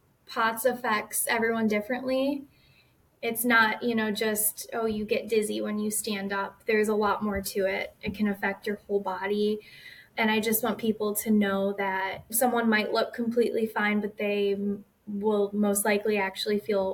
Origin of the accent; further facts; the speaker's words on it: Cleveland, Ohio, United States; I'm from Cleveland.